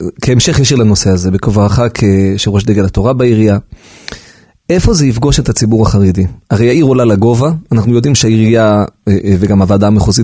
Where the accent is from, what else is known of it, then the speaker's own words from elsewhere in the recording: Jerusalem, Jerusalem District, Israel; אני שואל בתור ירושלמי עכשיו את השאלה.